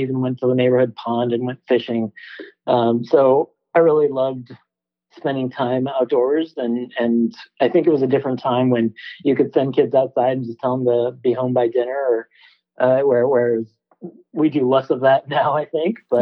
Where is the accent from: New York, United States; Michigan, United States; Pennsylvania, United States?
Michigan, United States; We grew up in Michigan, outside of Detroit.